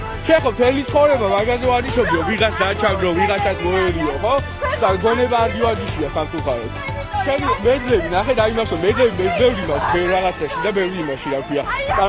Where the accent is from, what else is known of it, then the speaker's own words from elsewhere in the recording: Gagra, Abkhazia, Georgia; მე ვცხოვრობ გაგრიდან ვარ და მეც მიდა სახლში წავიდა